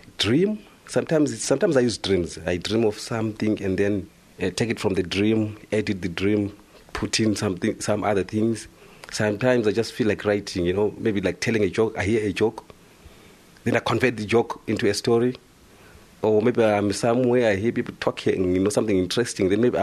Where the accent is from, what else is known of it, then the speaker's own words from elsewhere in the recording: Zimbabwe; I'm from Zimbabwe.